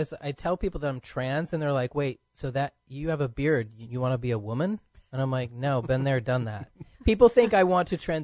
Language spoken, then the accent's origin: English; Maine, United States; I grew up in Maine.